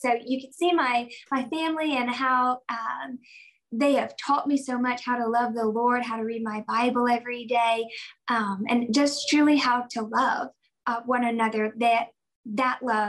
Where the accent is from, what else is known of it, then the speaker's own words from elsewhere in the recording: South Carolina, United States; accent: Southern; I'm from South Carolina, so I have a very Southern accent.